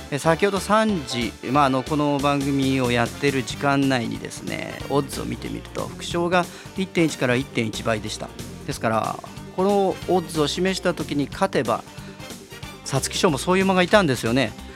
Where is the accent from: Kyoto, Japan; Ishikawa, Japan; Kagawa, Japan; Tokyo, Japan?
Kyoto, Japan; 次週は多分京都ですよね。楽しみに待っててください。私の地元ですからね、